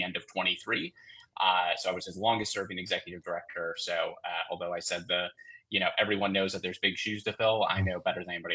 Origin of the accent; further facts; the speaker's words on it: Two Rivers, Wisconsin, United States; So I'm a lifelong Wisconsinite. I was born and raised in Two Rivers